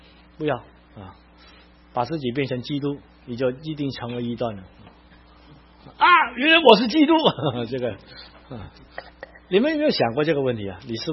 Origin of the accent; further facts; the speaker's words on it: Hong Kong; 我们在香港长大，英国人的管理下面，从来不给我们知道自己是中国人，很痛苦。我在这个环境长大